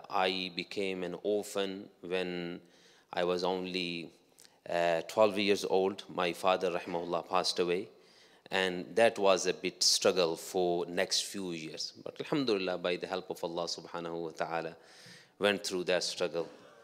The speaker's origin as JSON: {"language": "English", "country": "Pakistan", "tie": "born or raised there", "said": "growing up in Pakistan and growing up in a family that was practicing, alhamdulillah, religious family, and not a wealthy family either."}